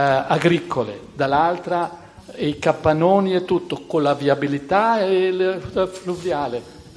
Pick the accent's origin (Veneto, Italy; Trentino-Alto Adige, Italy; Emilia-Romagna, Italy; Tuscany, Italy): Trentino-Alto Adige, Italy; io mi sento trentino, sono trentino